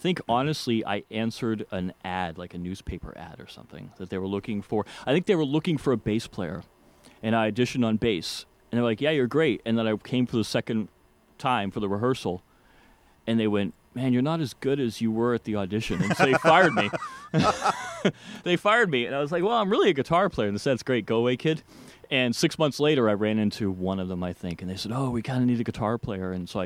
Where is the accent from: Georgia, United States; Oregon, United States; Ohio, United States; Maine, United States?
Maine, United States; Saco; I grew up in Saco.